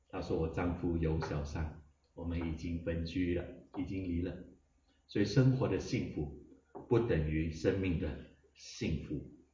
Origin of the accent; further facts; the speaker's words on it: Malaysia; 我是来自马来西亚一个小镇，我很能够体会这个字里行间里面的意思。